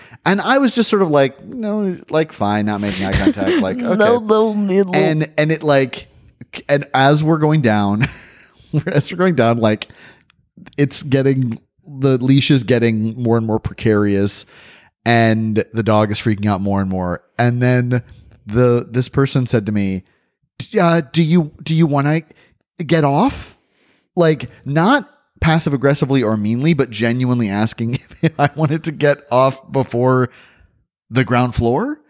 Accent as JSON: {"language": "English", "region": "Florida", "country": "United States", "tie": "born or raised there", "said": "I grew up in Florida, and so that the heat really is kind of treated like the enemy there."}